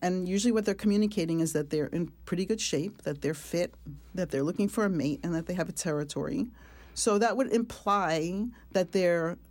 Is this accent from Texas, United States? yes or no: no; New York City, New York, United States; also born or lived in Massachusetts; I grew up in New York City, but I spent all my summers in a little tiny town in Massachusetts, so I've always loved nature.